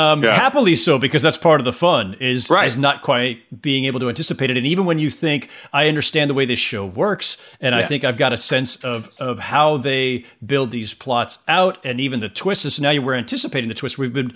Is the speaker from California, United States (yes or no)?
yes; California, United States; now in New York, United States; And, you know, I'm from the Bay Area.